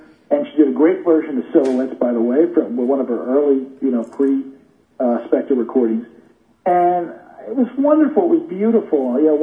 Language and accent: English; Philadelphia, Pennsylvania, United States; I grew up in Philadelphia.